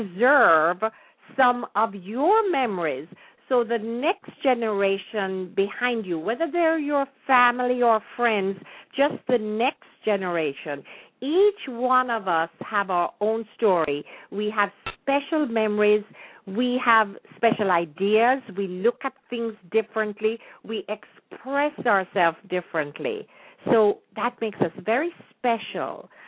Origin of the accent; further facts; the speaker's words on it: Jamaica; so that we can have some information of what life was like when we were growing up in Jamaica.